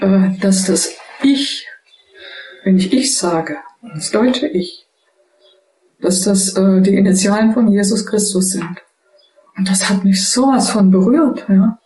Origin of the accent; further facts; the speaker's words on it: Germany; Naja, und was mich eben auch traurig gemacht hat, dass also diese Art Selbsthass, ja, die wir besonders als Deutsche in uns tragen.